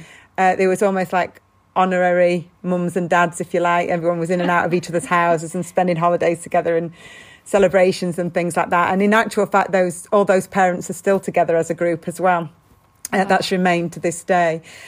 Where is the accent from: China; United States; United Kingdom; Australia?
United Kingdom; Sheffield, Yorkshire and the Humber; I grew up just sort of on the border of Sheffield, so South Yorkshire and Derbyshire. And yes, I think I grew up in a predominantly, if not exclusively, white environment.